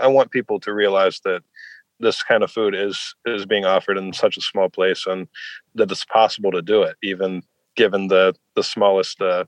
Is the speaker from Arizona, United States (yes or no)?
no; Logan, Utah, United States; And I'm from Logan, so it was really nice that everyone came out